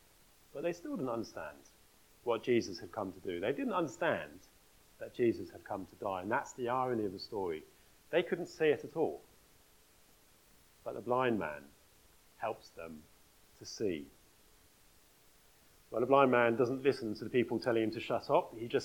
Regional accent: Norwich, East of England, United Kingdom; My hometown is Norwich, a very fine city.

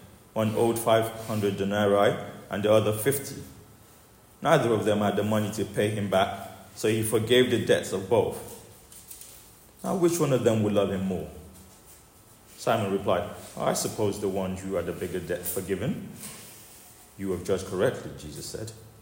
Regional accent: Nigeria; When I was a young boy growing up in Nigeria

